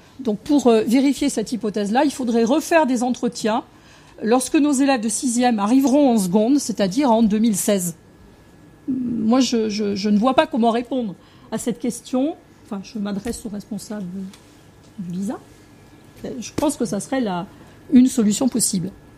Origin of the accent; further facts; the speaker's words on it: Corsica, France; je suis corse